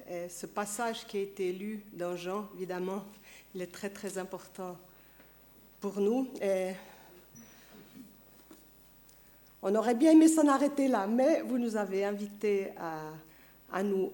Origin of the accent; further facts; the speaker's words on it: Aisin, Switzerland; Donc j'ai grandi à Aisin